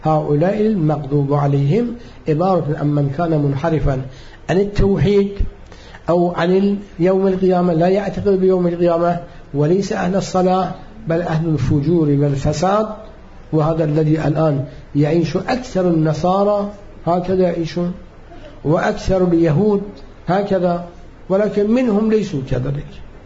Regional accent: Syria; أنا كان بعض اللقاءات كان عندنا في سوريا

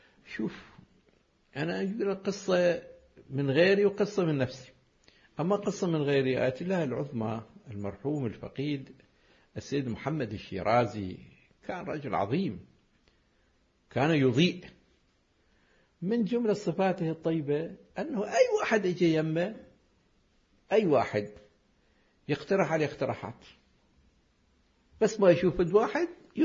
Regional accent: Iraq; كان واحد حاكم عندنا بالعراق

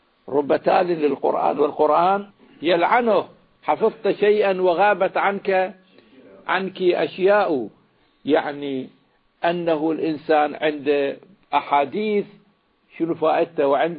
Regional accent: Karbala, Karbala Governorate, Iraq; كان عندنا في كربلاء شخصية مرموقة

